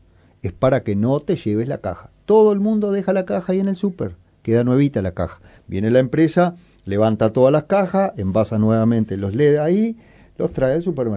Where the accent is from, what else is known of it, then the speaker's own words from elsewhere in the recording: Paysandú, Uruguay; yo vengo también de repente del interior, de Paysandú, tengo mi manera de hablar.